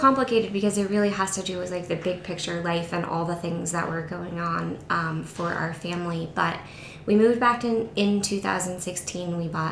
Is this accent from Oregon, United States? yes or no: yes; Wallowa, Oregon, United States; I grew up here in Wallawa, graduated from high school here, and then went off into the world and did a few things.